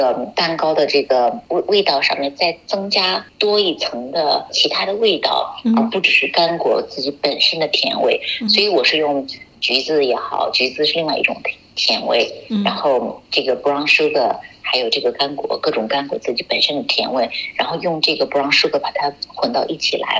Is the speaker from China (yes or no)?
yes; China; 我们中国人吃的时候就把它当成